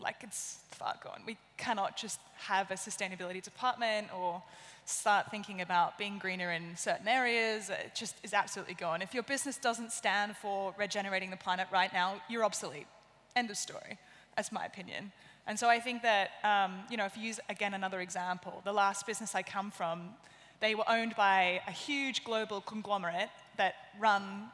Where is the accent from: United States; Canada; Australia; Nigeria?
Australia; now in United Kingdom; because I'm Australian and I need a visa to live in the UK